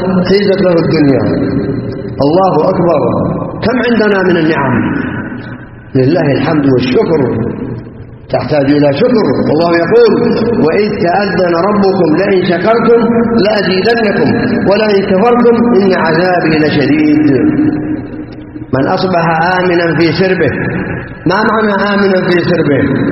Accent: Saudi Arabia; على ما نعيش في بلادنا السعودية من أمن واستقرار وهدوء واطمئنان

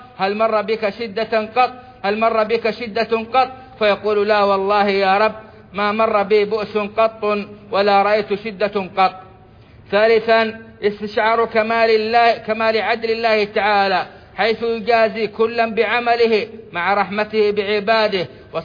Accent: Saudi Arabia; ما زالت جائحة كورونا لم تنتهي من بلادنا السعودية ولا من غيرها من البلدان

